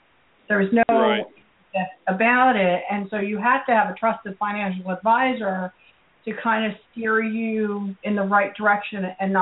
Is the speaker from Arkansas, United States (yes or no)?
no; Atlantic City, New Jersey, United States; So, you know, I'm from New Jersey, the Atlantic City area